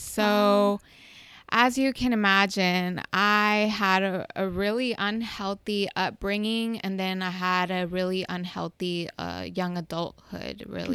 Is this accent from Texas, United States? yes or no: yes; Dallas, Texas, United States; also born or lived in Mexico; I was born in Mexico. Mm-hmm. My parents brought me over to the United States when I was about 3 years old. And we ended up in Dallas.